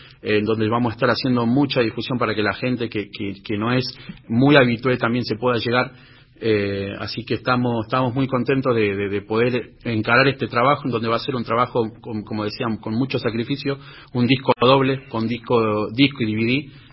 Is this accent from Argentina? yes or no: yes; San Justo, Buenos Aires Province, Argentina; also born or lived in Morón; yo nací en Morón, acá en Buenos Aires, me crié en La Matanza de San Justo